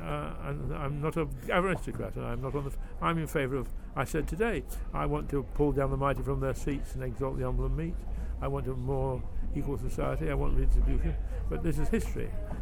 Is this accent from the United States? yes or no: no; England, United Kingdom; I don't come from the Midlands. I come from the North. Peak District in the North.